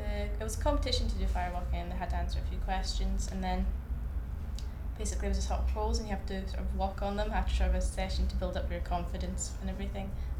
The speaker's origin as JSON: {"language": "English", "town": "Dundee", "region": "Scotland", "country": "United Kingdom", "said": "I'm 19 years old and I'm from Scotland."}